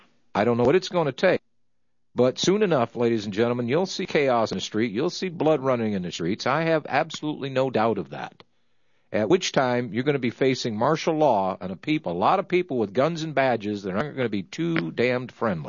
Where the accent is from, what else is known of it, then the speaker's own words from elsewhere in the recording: Pennsylvania, United States; I'm a stump jumper from Pennsylvan